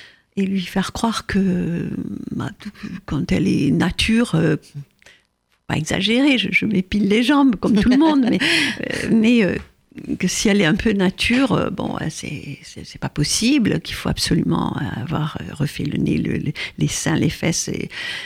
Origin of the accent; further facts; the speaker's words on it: France; Je suis française, on est à Paris, là.